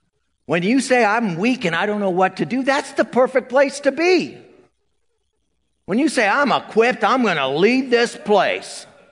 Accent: Santa Ana, California, United States; And I grew up in Santa Ana, so I had an understanding of racial stuff.

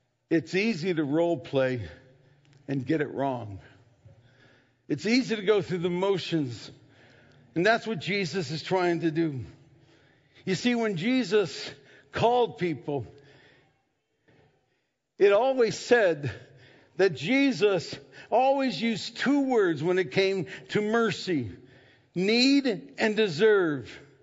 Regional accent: Erie, Pennsylvania, United States; he came up to my hometown Erie and vacationed one summer up at Presque Isle, which is the state park in there, my hometown.

